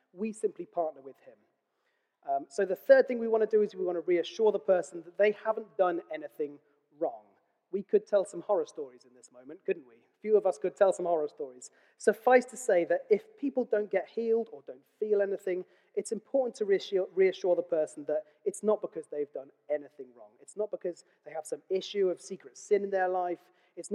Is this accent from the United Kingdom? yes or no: yes; United Kingdom; But I'm also British, so I'm polite.